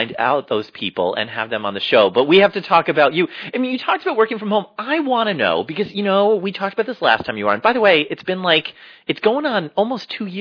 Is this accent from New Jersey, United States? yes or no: yes; New Jersey, United States; I'm from New York City. Well, you know, the way that we New Jersey people always say we're from New York City.